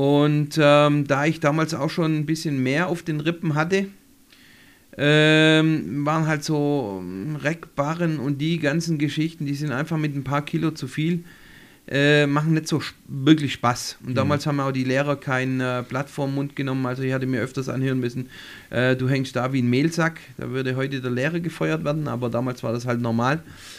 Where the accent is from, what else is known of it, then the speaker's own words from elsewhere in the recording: Reutlingen, Baden-Württemberg, Germany; Ich war Reutlinger.